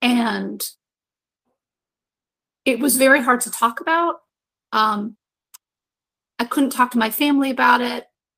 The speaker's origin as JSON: {"language": "English", "region": "Virginia", "country": "United States", "tie": "born or raised there", "also_born_or_lived": "Vancouver, Canada", "said": "even though I was born in Canada, I think I mentioned before that I was born in Vancouver, Canada, my parents split up and my mother married an American. And I actually ended up in Northern Virginia. As a high school student in Northern Virginia"}